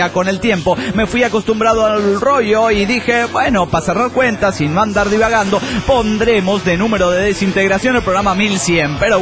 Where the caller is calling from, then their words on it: Guadalajara, Jalisco, Mexico; de Guadalajara, Jalisco, México.